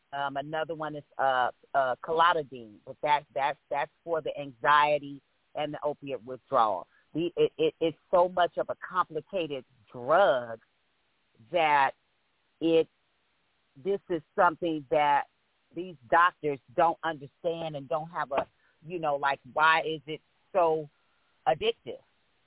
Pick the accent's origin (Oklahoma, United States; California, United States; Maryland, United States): California, United States; And I am from Monterey County, but I raised my kids in Sacramento, and then I came back to Monterey County.